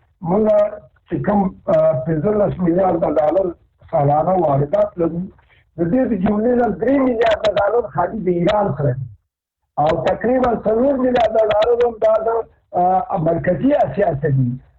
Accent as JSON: {"language": "Pashto", "country": "Afghanistan", "said": "مونږ افغانان یو"}